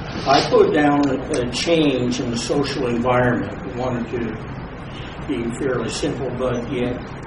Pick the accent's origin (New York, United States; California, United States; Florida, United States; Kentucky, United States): Kentucky, United States; Wilmore; I'm from Wilmore, Kentucky, home to Asbury University and Asbury Theological Center.